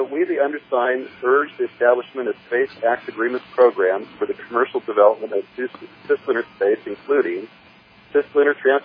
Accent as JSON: {"language": "English", "region": "California", "country": "United States", "said": "I'm a physician from Southern California."}